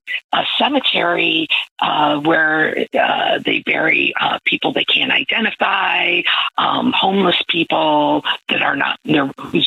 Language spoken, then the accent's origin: English; Midwest, United States; Which was weird for me because I'm from the Midwest